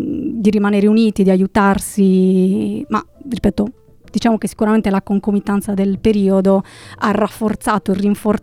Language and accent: Italian; Bosa, Sardinia, Italy; Vabbè, perché sono di Bosa io, quindi è inevitabile.